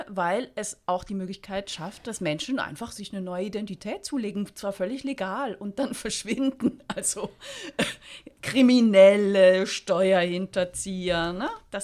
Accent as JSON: {"language": "German", "country": "Switzerland", "said": "in solchen Sachen sind wir ja Schweizerin."}